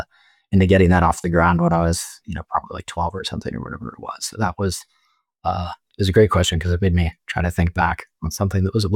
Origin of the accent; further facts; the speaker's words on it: Texas, United States; I grew up in Texas and I was kind of like on the edge of, you know, the countryside or whatever, very big yards.